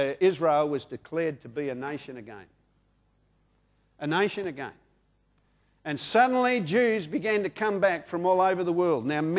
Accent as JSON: {"language": "English", "town": "Mount Lawley", "region": "Western Australia", "country": "Australia", "tie": "born or raised there", "said": "when I was growing up in Mount Lawley back in the 60s and I went to high school?"}